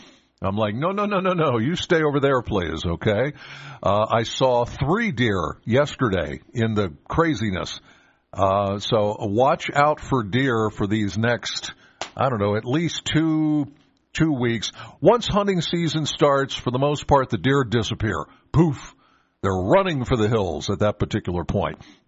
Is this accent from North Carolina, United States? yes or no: no; Penns Valley, Pennsylvania, United States; again, I'm from Penns Valley.